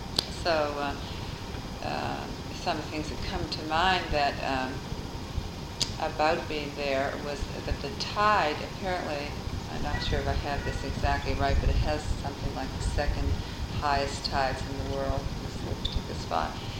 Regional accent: Saint John, New Brunswick, Canada; Where we settled when I was six was in St. John, New Brunswick, and it was rural, and so most of the part that I have a strong memory of is rural Canada, and that was right on the ocean on the Bay of Fundy.

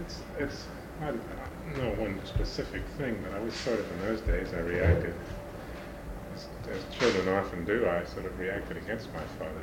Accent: New York, United States; also born or lived in St. Louis; I was born in St. Louis because my father was teaching at Washington University. But he quite shortly got a job to teach at the Art Students League in New York. So we moved east when I was about 5 years old.

